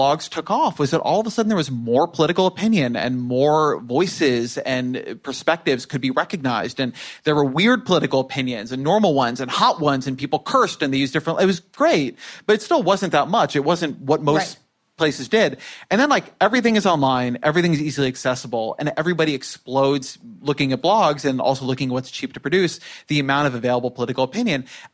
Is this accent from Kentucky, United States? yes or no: no; Irvine, California, United States; I grew up in Irvine, as I mentioned.